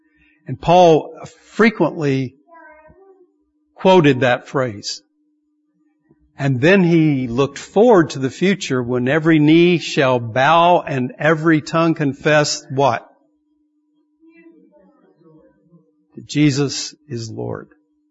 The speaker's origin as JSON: {"language": "English", "town": "Madisonville", "region": "Kentucky", "country": "United States", "tie": "born or raised there", "said": "he still lives in my hometown of Madisonville, Kentucky."}